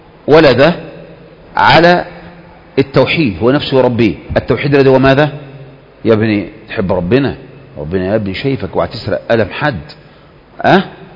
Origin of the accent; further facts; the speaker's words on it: Egypt; في مصر ما عندنا ثلاثة أصول؟